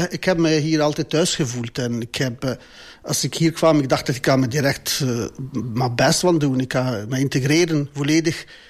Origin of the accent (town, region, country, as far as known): Kosovo; Dutch is a second language; now in Belgium